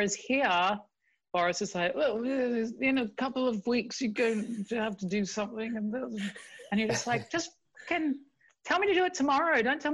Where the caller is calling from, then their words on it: London, United Kingdom; I'm in London, in East London.